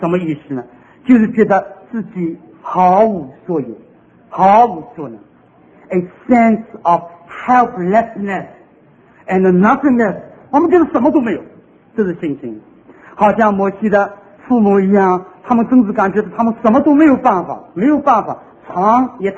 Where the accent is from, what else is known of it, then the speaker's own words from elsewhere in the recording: China; 我是基督徒，但是我为什么是中国人呢？